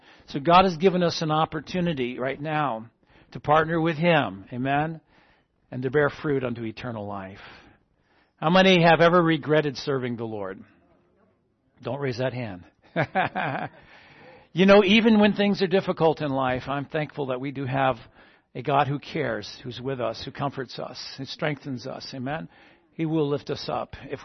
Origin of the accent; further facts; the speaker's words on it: New England, United States; So I'm from New England